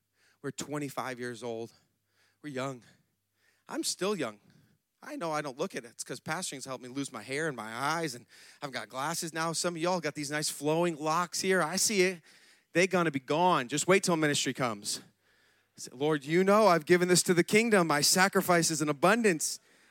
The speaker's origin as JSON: {"language": "English", "region": "Michigan", "country": "United States", "also_born_or_lived": "Florida", "said": "Now, hold up. I'm from Michigan, yo. Okay? Any Michigan people up in here?"}